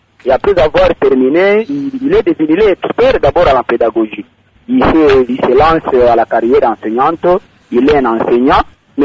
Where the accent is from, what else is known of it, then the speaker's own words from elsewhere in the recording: Kindu, Maniema, DR Congo; comme il y a une carence ici chez nous à Kindu des emplois